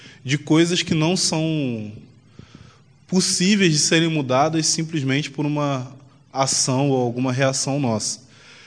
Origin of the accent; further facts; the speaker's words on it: Rio de Janeiro, Brazil; eu sou carioca, como vocês já devem ter percebido, né? Moro em Montemor